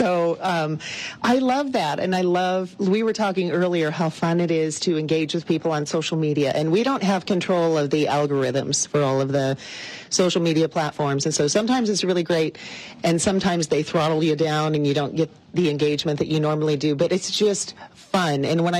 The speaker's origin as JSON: {"language": "English", "region": "Montana", "country": "United States", "tie": "born or raised there", "said": "you'd think all these years, you know, being born and raised in Montana, I would know."}